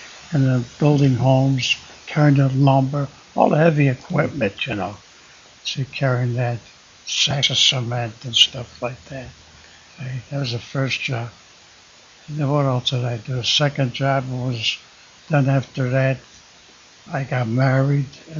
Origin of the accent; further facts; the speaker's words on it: Chicago, Illinois, United States; born there; I was born in Chicago, 19 the year.